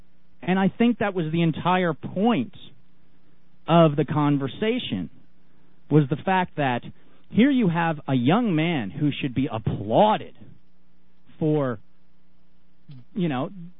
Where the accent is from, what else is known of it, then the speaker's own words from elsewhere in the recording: United States; moved away; once I got outside of the bubble that is the United States is when I became more active about my home country, because I moved out of the United States.